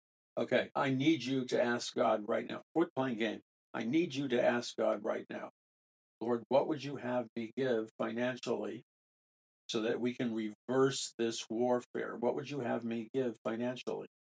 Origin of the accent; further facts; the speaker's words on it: New York City, New York, United States; I grew up in New York City.